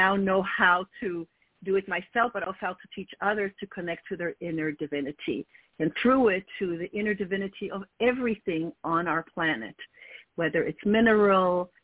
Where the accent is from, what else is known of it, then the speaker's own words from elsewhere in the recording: Israel; I was born and raised in Israel to a Polish-born